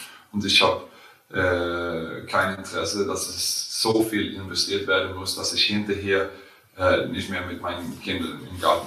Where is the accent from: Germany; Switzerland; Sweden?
Sweden; Karlskrona, Blekinge; wir sehen in meine Heimat zurück. Okay. Da, wo ich herkomme. Karlskrona heißt es. Und da gehen wir zurück.